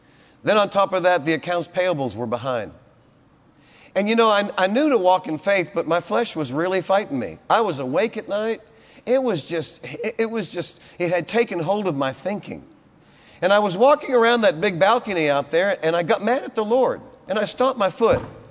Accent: Massachusetts, United States; My parents, both of my parents are in heaven, but they lived in Massachusetts. I grew up in Massachusetts.

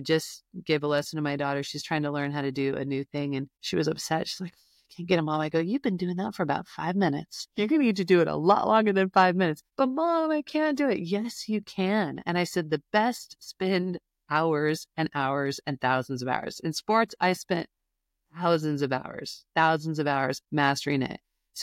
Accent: California, United States; I grew up in California, but in the Central Valley, which is similar to the Midwest.

